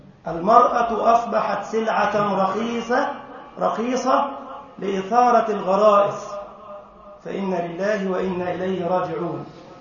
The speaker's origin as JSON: {"language": "Arabic", "country": "Egypt", "said": "المعروف في بلدنا مصر"}